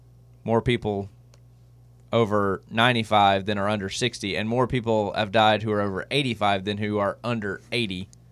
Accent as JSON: {"language": "English", "region": "the Carolinas", "country": "United States", "tie": "born or raised there", "said": "You know, we're growing up in the Carolinas."}